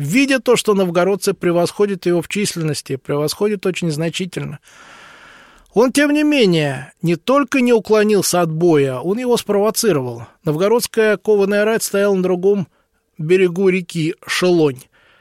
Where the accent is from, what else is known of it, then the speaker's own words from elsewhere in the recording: Moscow, Russia; Я москвич